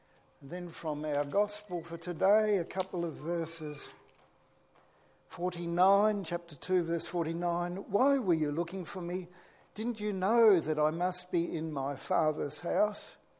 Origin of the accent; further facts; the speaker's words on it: Natimuk, Victoria, Australia; When I was a schoolboy growing up in Natamuck in Western Victoria, I'd often call in at our family's newspaper office on the way home